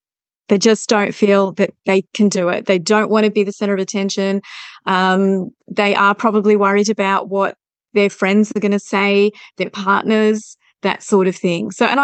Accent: Melbourne, Victoria, Australia; I'm from Melbourne, but right now I'm living in regional Victoria.

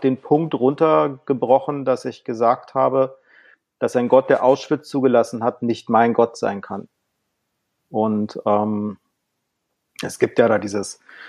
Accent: Berlin, Germany; Ich bin ein Berliner Kind. Ich bin 75 in Westen Berlins geboren und dort auch dementsprechend aufgewachsen. Ich bin in eine Zeugin Jehovas Familie reingeboren

